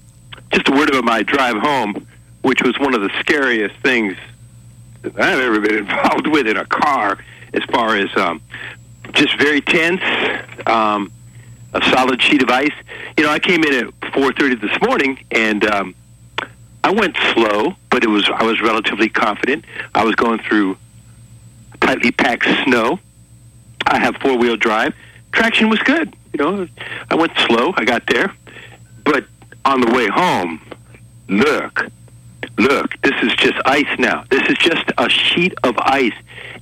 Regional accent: Cleveland, Ohio, United States; And I'm a guy from Cleveland, Ohio. As a 16-year-old boy, I used to drive in snow and ice, never think anything of it.

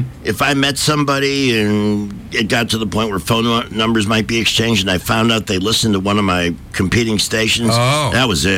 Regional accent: Chicago, Illinois, United States; now in Miami, United States; Hey, growing up in Chicago, it wasn't a football kind of thing like it is here.

